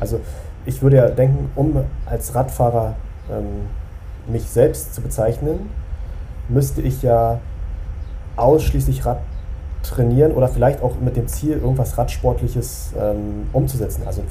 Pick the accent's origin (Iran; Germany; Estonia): Germany; Berlin; Ich komme ja aus Berlin, ne? Da ist ja eigentlich nichts mit Bergen.